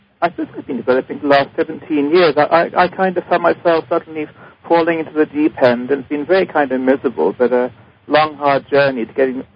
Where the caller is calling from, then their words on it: England, United Kingdom; I live in England.